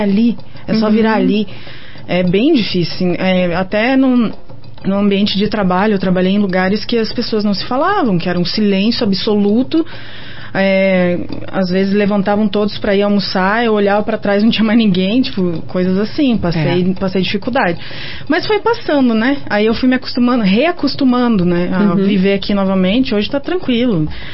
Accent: Curitiba, Paraná, Brazil; Sou curitibana, com um coração soteropolitano, que eu amo Salvador, mas moro aqui...

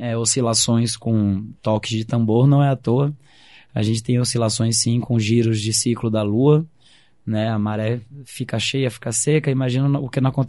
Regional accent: Pernambuco, Brazil; now in Curitiba, Brazil; sou lá de Pernambuco, moro aqui em Curitiba há 11 anos.

